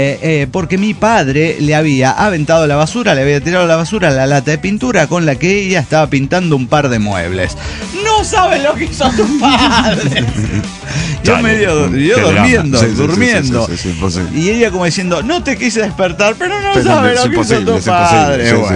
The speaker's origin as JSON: {"language": "Spanish", "country": "Argentina"}